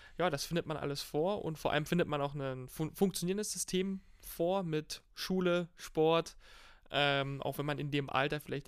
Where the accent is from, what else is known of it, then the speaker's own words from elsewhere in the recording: Berlin, Germany; Ja, also ich bin tatsächlich auch Berliner, auch wenn man das gar nicht denkt, weil ich sehr am Rand wohne, in Ransdorf am Mögelsee.